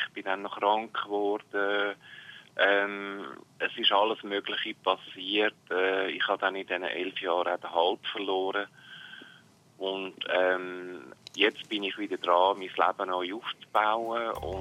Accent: Lucerne, Switzerland; Ja, also ich bin tief im Luzerner Hinterland aufgewachsen

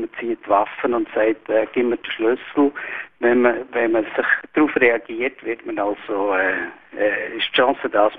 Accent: Switzerland; Und als Schweizer habe ich eben gelernt, dass in einer Demokratie nur funktionieren kann.

